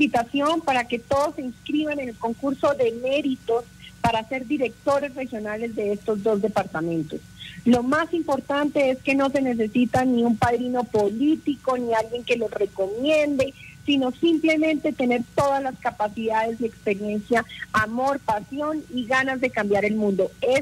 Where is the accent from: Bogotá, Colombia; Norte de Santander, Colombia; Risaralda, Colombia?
Bogotá, Colombia; born there; Mi papá, obviamente, un santafereño de corazón, como yo.